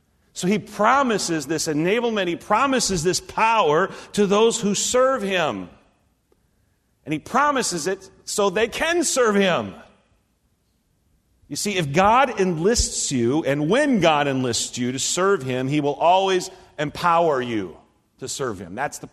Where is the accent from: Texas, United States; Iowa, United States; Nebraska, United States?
Nebraska, United States; born or raised there